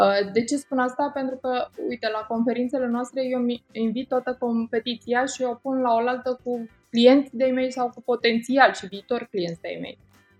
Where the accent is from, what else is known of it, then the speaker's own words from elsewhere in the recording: Romania; Eu ca om de business, eu ca româncă, eu ca om în general.